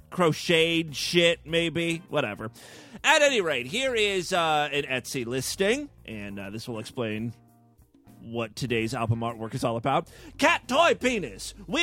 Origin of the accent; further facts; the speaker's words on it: Ohio, United States; One, I'm from Northeast Ohio.